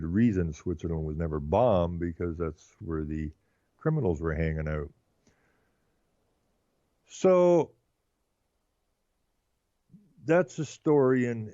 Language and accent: English; Ontario, Canada; because I was from the Ottawa Valley, so most of the creeks were running through rocks and whatnot.